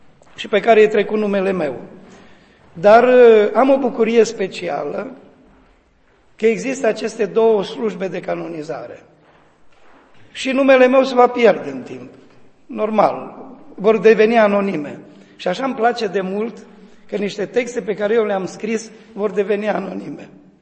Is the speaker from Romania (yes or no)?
yes; Bistrița-Năsăud, Romania; Noi mergeam, noi năsăudeni, eu sunt de lângă Năsăud